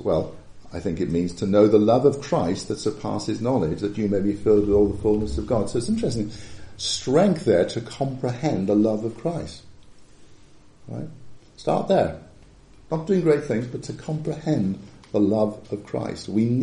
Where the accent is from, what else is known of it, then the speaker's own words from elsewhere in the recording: Ealing, London, United Kingdom; born there; I was born in West Ealing, the West Middlesex Hospital, if I remember what my mother told me, in 1956.